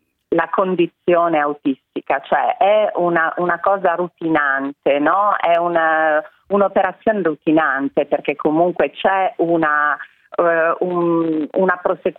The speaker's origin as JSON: {"language": "Italian", "town": "Modena", "region": "Emilia-Romagna", "country": "Italy", "said": "Noi siamo di Modena, quindi sì, è proprio un cibo tradizionale modenese."}